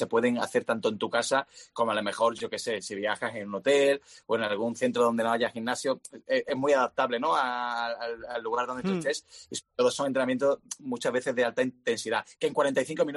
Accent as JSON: {"language": "Spanish", "town": "Seville", "region": "Andalusia", "country": "Spain", "said": "Sevilla, que es mi tierra"}